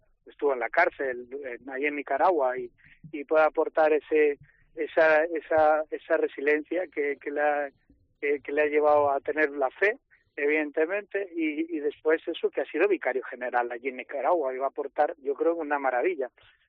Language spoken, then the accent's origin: Spanish; Alicante, Valencian Community, Spain; Pero eso que mis padres me concibieron en Perú, pero yo nací en Alicante 3 meses antes de nacer, viajaron a Alicante para quedarse allí, y yo pues me formé, toda mi formación es en Alicante y 15 años de sacerdote allí